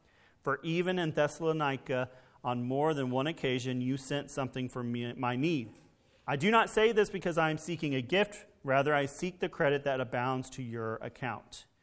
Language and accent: English; Scurry, Texas, United States; when I was a boy growing up in Scurry, Texas, out in the middle of nowhere, just south of Dallas, we had a pear tree in our front yard.